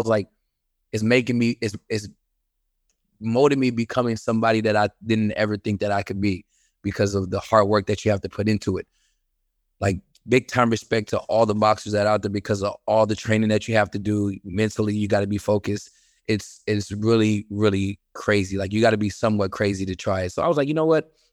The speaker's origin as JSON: {"language": "English", "town": "Seattle", "region": "Washington", "country": "United States", "tie": "born or raised there", "said": "I mean, I would say my whole hood that I grew up, you know, I grew up in Seattle, Washington."}